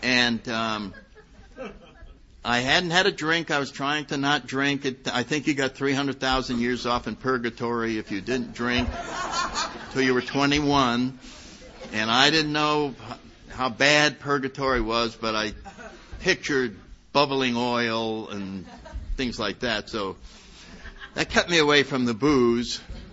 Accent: Connecticut, United States; I grew up in Connecticut. I went to good little schools.

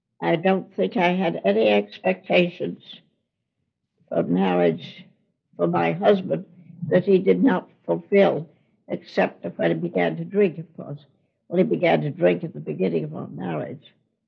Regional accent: Brooklyn, New York, United States; born there

